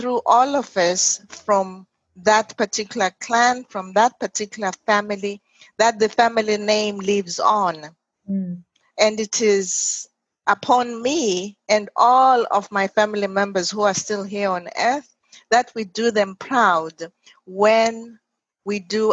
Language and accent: English; Zimbabwe; first language Ndebele; English is a second language; is from the Ndebele language. So that's my mother language in Zimbabwe. I speak Ndebele.